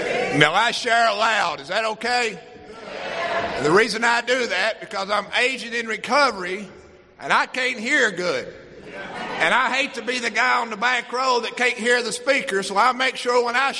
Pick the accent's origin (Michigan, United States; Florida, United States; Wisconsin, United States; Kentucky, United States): Kentucky, United States; I'm an addict. I'm from Kentucky, and if you don't know where that is, I'm from the little town where we started